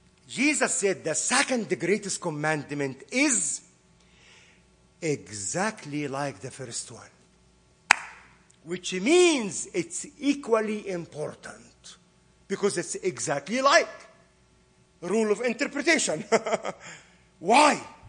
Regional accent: Egypt; English is a second language; I was born and raised in Egypt.

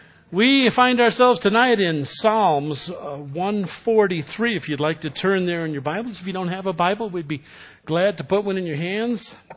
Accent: New York City, New York, United States; I was a kid from New York City

